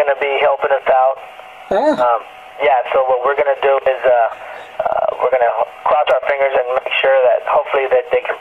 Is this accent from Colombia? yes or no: yes; Medellin, Antioquia, Colombia; You know, I'm definitely very proud that I'm from Medellin, and I love my country. It's a beautiful country